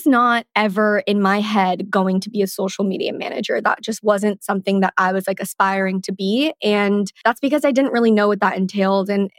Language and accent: English; Calabasas, California, United States; now in Los Angeles, United States; when I grew up in Calabasas, it was very just like, it was home and it was homey to me. So grew up in Calabasas, I ended up going to UCLA and from there have kind of always lived in LA.